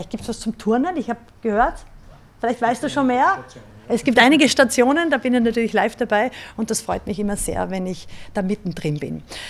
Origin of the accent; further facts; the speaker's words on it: Styria, Austria; das letzte Stipfel durch meine Heimat Steiermark